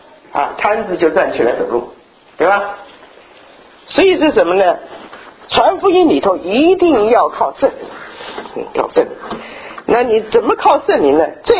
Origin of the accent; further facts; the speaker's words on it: Nanchong, Sichuan, China; 对，我们在那个南充，这个我去重新去访问嘛，因为我小的时候在南充嘛